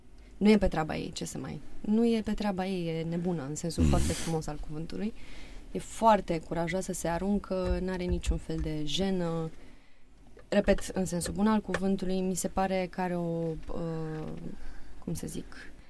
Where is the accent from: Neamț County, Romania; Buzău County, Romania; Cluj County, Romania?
Buzău County, Romania; Buzău; Vorbesc în românește, sunt din Buzău eu.